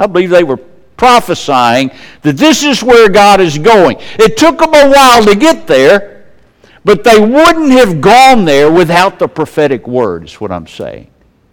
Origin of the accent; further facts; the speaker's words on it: Hazelhurst, Mississippi, United States; born there; mother's arms in Hazelhurst, Mississippi. Front page of whatever the newspaper was down there. But I was born on January 1st